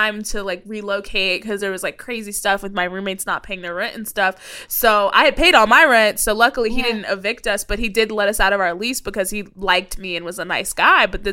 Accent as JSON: {"language": "English", "region": "Texas", "country": "United States", "said": "You know, I'm from Texas."}